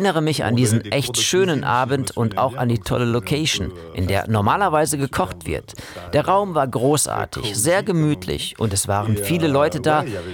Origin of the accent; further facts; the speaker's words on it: Quebec, Canada; Ich komme aus Quebec, wo die Unabhängigkeitsfrage, Referenden und Belange rund um die Sprache viel diskutiert werden.